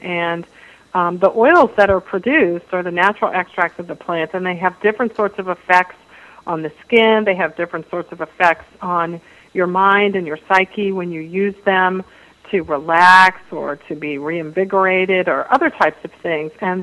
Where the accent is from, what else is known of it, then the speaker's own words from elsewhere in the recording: Washington, District of Columbia, United States; So I was practicing law in downtown Washington, D.C., which is my hometown